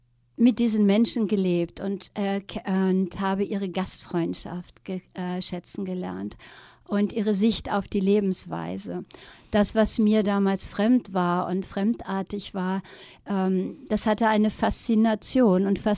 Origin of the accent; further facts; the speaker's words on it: Norway; Ich bin in Norwegen mit aufgewachsen und nachher die arabischen Länder wurden wirklich auch meine Welt.